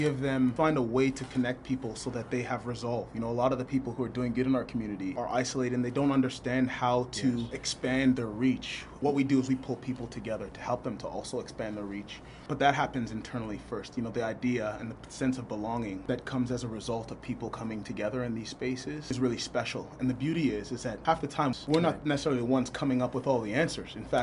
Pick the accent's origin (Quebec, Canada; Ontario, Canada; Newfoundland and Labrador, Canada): Ontario, Canada; Ottawa; And I'm an Ottawa native. I was born and raised in Ottawa